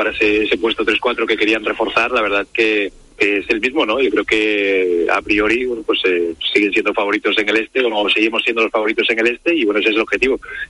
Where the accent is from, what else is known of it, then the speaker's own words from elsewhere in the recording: Villanueva de la Serena, Extremadura, Spain; Estoy en mi pueblo, en mi hermana.